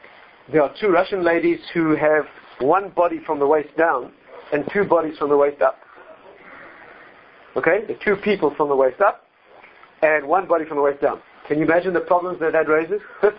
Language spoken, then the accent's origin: English; South Africa; When I was brought up in South Africa, and I went to medical school